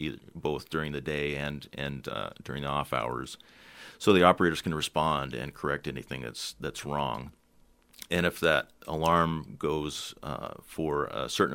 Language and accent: English; Petersburg, United States; I grew up in Petersburg and I graduated at Petersburg High School in 1985, so my entire youth was spent without fluoride.